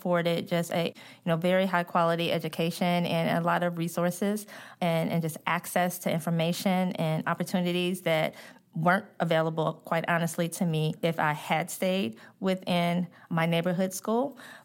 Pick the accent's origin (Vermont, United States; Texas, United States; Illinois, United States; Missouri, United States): Missouri, United States; St. Louis; So I always like to share that I am originally from North St. Louis, and I'm from a very historic neighborhood within the African-American community known as the Vail neighborhood.